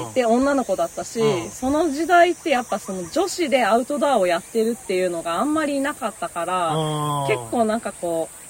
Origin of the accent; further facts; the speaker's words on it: Tokyo, Japan; そうなんですよ、はあ、もう東京しか見てこなかったんです